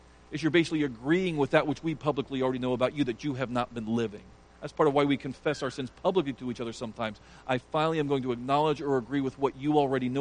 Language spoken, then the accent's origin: English; Ireland; We're just tired. We're Irish. I don't know. We make excuses.